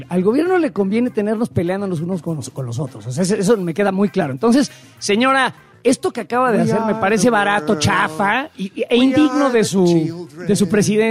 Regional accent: Mexico City, Mexico; Sí, yo soy del barrio Bravo de San Ángel, ¿ok?

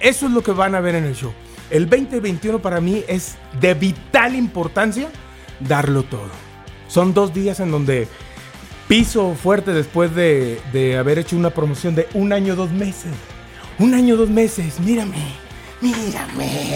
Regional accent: Tampico, Tamaulipas, Mexico; Yo soy de Tampico, Tamaulipas, y tenemos un río maravilloso que es el río Pánuco

